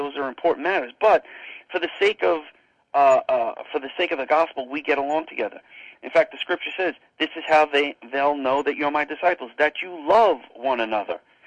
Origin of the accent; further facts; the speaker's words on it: New York, United States; I'm from New York. There's nothing, you know, highfalutin about me whatsoever.